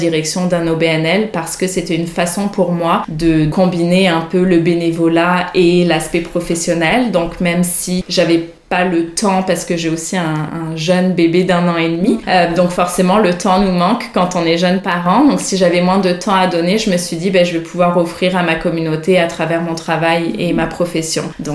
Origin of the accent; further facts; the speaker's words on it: France; En fait, moi, je suis française à l'origine. Je pense que ça s'entend probablement.